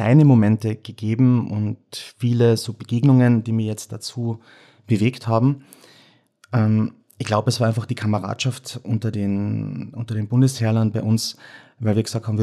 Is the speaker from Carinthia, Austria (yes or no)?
yes; Carinthia, Austria; wie man am Dialekt erkennen kann, bin ich aus Kärnten.